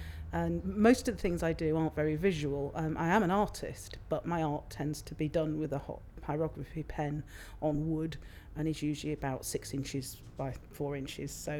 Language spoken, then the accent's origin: English; Northwich, North West England, United Kingdom; I'm 46 and I'm from Northwich in Cheshire.